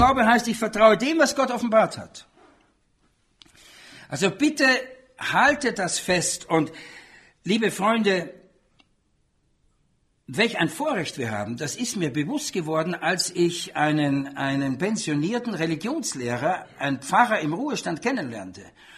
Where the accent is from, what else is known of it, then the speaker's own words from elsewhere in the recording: Austria; ich war im katholischen Erziehungssystem, weil ich bin in Österreich aufgewachsen.